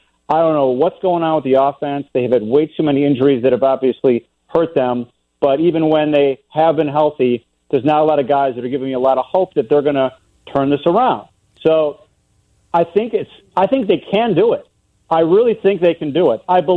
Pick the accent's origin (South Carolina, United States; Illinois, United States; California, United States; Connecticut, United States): Illinois, United States; Flossmoor; I mean, well, first off, I'm from Flossmoor.